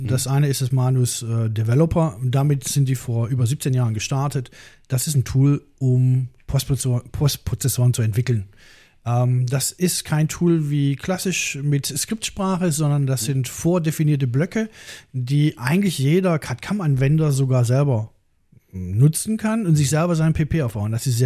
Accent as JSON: {"language": "German", "town": "Oldenburg", "region": "Lower Saxony", "country": "Germany", "said": "ich komme aus Oldenburg, Flachland"}